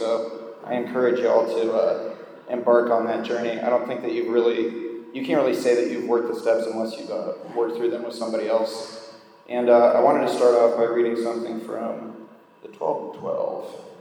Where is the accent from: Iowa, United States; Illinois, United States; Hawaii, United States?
Iowa, United States; So I grew up in Iowa, which is not a very exciting place